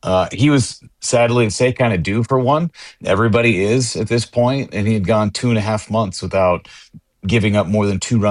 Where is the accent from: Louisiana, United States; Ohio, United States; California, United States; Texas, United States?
California, United States; West Sacramento; person that's probably upset that we're not playing in West Sacramento right now because that's my hometown.